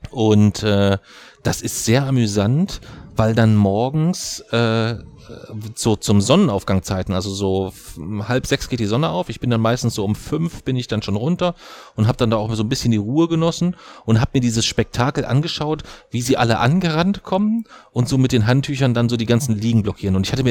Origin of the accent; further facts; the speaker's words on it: Kassel, Hesse, Germany; ich komme aus Kassel, was sollen wir Kassler denn alles tun?